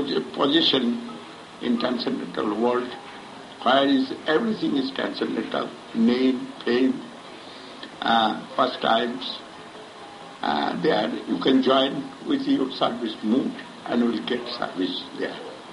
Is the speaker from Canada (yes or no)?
no; West Bengal, India; I am from East India, Bengal, and Calcutta, you know, near to Calcutta, 105 kilometers.